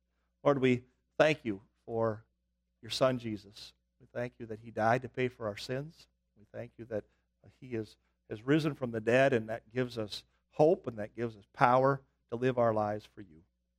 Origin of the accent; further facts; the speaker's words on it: Sheldon, Iowa, United States; When I was growing up in Sheldon, Iowa